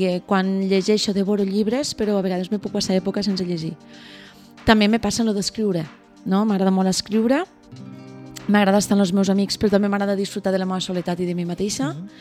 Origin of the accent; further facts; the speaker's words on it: Deltebre, Catalonia, Spain; Claro, jo soc de Deltebre, perdó que no ho hem dit.